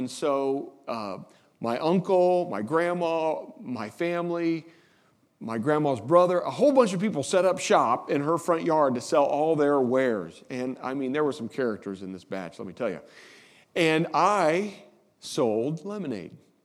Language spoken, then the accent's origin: English; Indiana, United States; So my little hometown in Indiana it's tiny, it's dinky